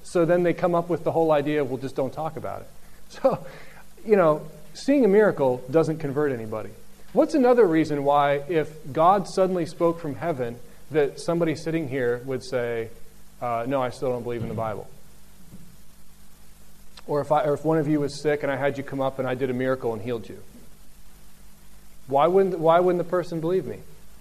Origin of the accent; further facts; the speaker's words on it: United States; would I as an American, would you as whatever nationality you are